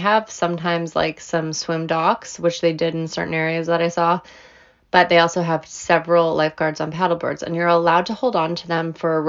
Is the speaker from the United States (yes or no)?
no; Canada; I'm Canadian